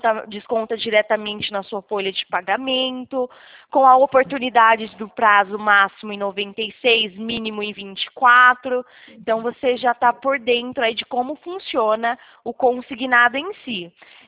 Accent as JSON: {"language": "Portuguese", "town": "Americana", "region": "São Paulo", "country": "Brazil", "said": "Eu sou de Americana, São Paulo, Renato."}